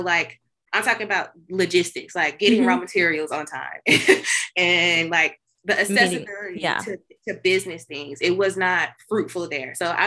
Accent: Georgia, United States; I had been there for 5.5 years and I'm originally from Georgia.

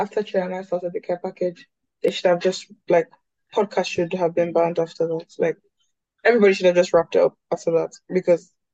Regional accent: Nigeria; I say we. They, me, I'm Nigerian.

